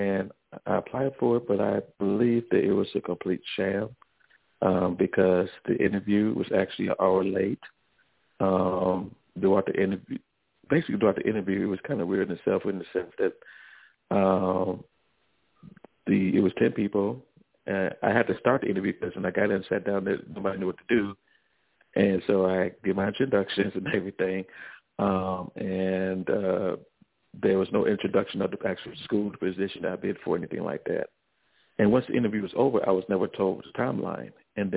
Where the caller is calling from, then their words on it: Los Angeles, California, United States; I'm calling from Los Angeles.